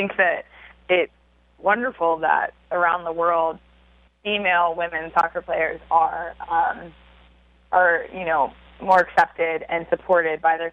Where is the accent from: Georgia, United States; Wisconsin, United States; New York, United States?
Georgia, United States; Growing up in Georgia, I think that I just wanted to experience the West Coast.